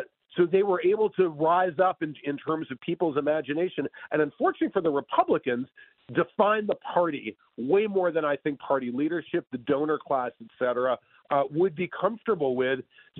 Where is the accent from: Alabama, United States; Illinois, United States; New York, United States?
New York, United States; New York City; You know, I'm Jewish and from New York City. I went to an elite college